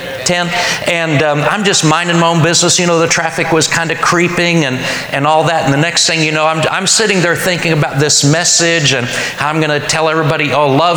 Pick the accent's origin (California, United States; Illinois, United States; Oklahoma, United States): Oklahoma, United States; I'm from Oklahoma. You know where I'm from, it's like Mayberry compared to here.